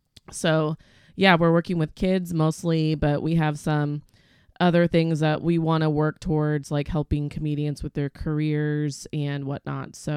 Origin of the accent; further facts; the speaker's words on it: Eugene, Oregon, United States; No, I'm from Eugene. I lived in Los Angeles for 6 years.